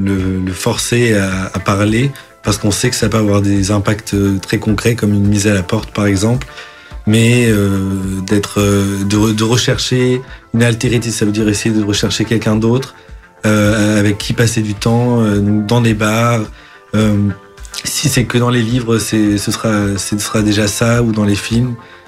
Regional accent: Norte, Portugal; Le nord du Portugal.

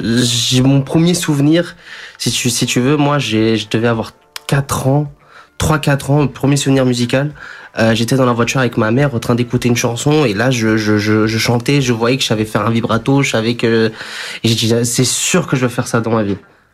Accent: Portugal; born there; first language Portuguese; French is a second language; je suis d'origine brésilienne. Je suis né au Portugal, donc directement la première langue qui est venue en moi, que j'ai appris à comprendre, à lire, à écrire, c'était le portugais.

